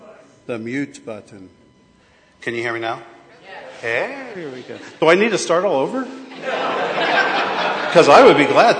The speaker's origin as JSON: {"language": "English", "town": "Columbus", "region": "Ohio", "country": "United States", "tie": "born or raised there", "said": "I was raised in Columbus, Ohio, which is in central Ohio."}